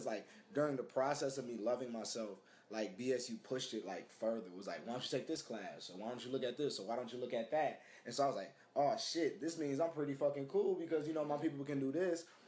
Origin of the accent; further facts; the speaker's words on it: Detroit, Michigan, United States; Like, everybody know I'm from Detroit, you know?